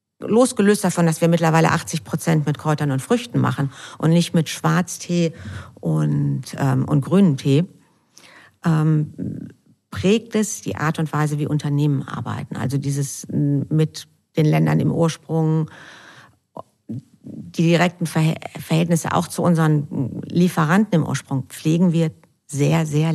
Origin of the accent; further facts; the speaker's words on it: North Rhine-Westphalia, Germany; born there; jetzt bin ich ja auch gebürtige Westfälin.